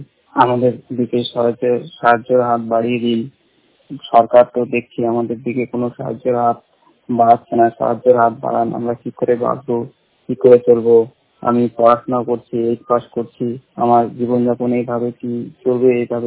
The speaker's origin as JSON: {"language": "Bangla", "town": "Muktarampur", "region": "West Bengal", "country": "India", "tie": "born or raised there", "said": "আমার বাড়ি মুক্তারামপুর, আমার তপন ব্লক, আমার জেলা দক্ষিণ দিনাজপুর, থানা তপন, পুলিশ স্টেশন তপন"}